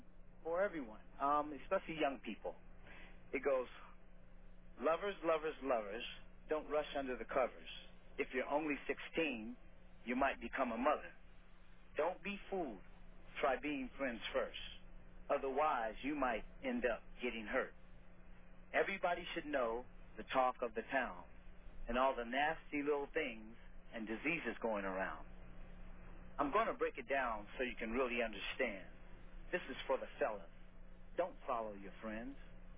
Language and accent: English; Berkeley, California, United States; This first poem is actually something that I grew up in Berkeley, and it was on my wall.